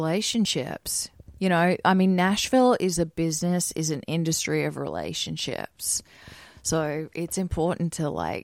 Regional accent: Queensland, Australia; It's about an hour from my hometown. Yeah, it's far north Queensland.

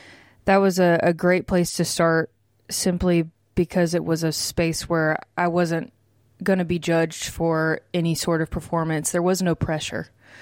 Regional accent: Walterboro, South Carolina, United States; because I grew up in Waltsboro, which is about 45 minutes kind of southwest of Charleston. And that was where my mom's from, where my grandparents lived.

